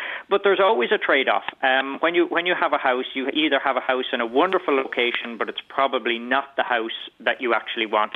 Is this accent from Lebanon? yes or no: no; Longford, Leinster, Ireland; I come from Longford, which is the best county in Ireland